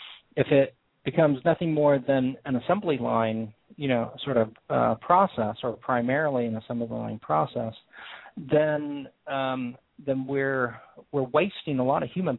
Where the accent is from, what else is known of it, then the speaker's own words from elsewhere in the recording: United States; me being an American and born and raised here and lived my whole life here